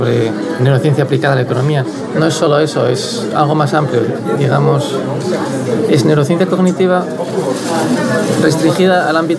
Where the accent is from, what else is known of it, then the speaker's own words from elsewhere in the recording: Madrid, Community of Madrid, Spain; moved away as an adult; also born or lived in Japan; Nací en Madrid y pasé los primeros 20 años de mi vida en Madrid.